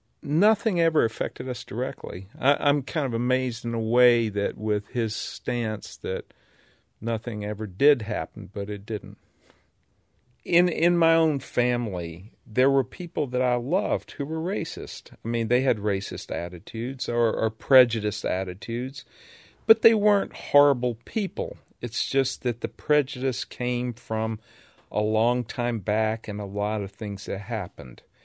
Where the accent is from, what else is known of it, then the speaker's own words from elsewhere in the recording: the South, United States; I've always had a little chip on my shoulder about the fact that I'm from the South.